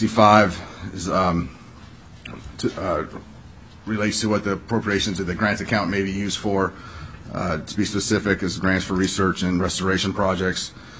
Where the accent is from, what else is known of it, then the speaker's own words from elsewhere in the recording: Alaska, United States; I'm from Southeast, so I call them kings. I don't call them Chinooks.